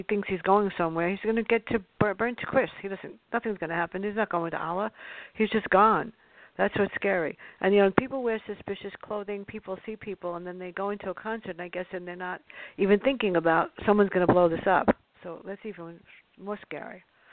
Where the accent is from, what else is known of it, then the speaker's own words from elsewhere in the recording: New York City, New York, United States; growing up in the South Bronx, I always used to watch who's walking behind me